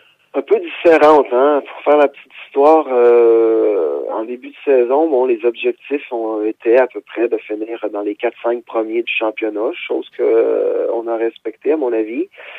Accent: Canada; En tant que Canadien, on ne peut pas avoir la prétention de contrôler le sport du hockey sur glace.

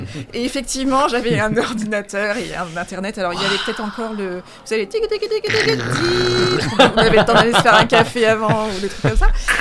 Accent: Rennes, Brittany, France; now in Angers, France; Alors, je suis bretonne d'origine, je suis rennaise. D'accord. Donc, j'ai vécu D'accord. 20 ans à Rennes. Après, je suis partie un peu à droite, à gauche, et ça fait 4 ans que j'habite Angers.

